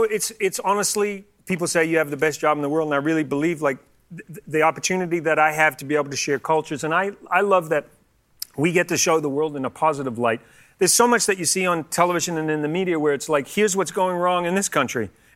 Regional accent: Antigua & Barbuda; When I was a kid, I grew up in Antigua for 8.5 years, and I went to Barbados quite a bit.

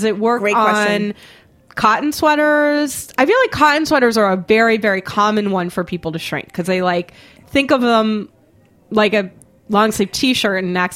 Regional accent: Boston, Massachusetts, United States; I grew up in Boston. I grew up I went to schools where hockey was a big deal.

